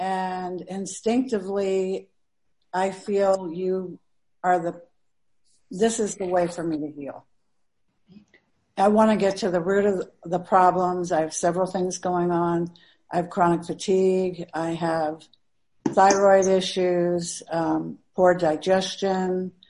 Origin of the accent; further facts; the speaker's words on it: Miami, Florida, United States; I'm from Miami, Florida.